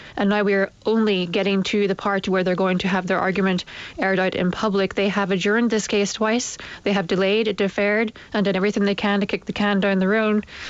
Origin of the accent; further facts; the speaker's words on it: Northern Ireland, United Kingdom; born there; I was born in Northern Ireland, I'm actually British.